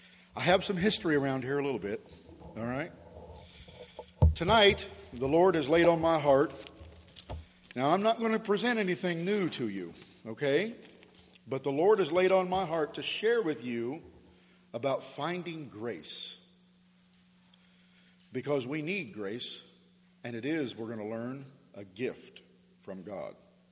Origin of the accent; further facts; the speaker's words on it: Clinton, United States; I was born in Clinton and raised here.